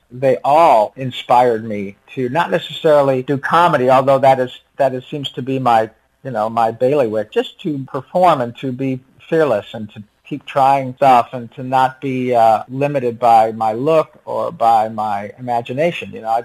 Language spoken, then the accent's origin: English; Grand Blanc, Michigan, United States; also born or lived in Detroit; I'm a guy from Grand Blanc, Michigan, man. I was born in Detroit and raised just south of Flint